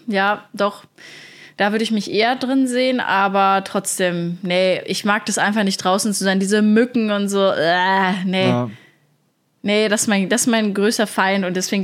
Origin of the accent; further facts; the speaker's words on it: Plettenberg, North Rhine-Westphalia, Germany; Ich habe damals im Plettenberg in meiner Heimat, da ist überall Wald, da gibt es so geile Strecken.